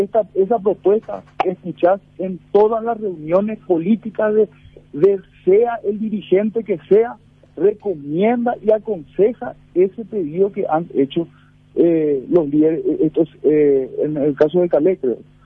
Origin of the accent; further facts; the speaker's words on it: Paraguay; como paraguayos podemos reconciliarnos por un país mejor